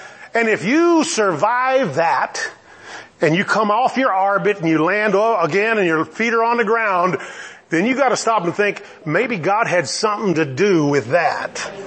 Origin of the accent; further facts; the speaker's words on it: United States; Now I know we're very American-centric. We're the greatest nation on earth.